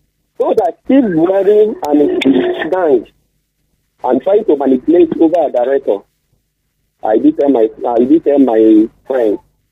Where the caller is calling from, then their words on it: Kogi, Nigeria; I'm calling from Kogi Central.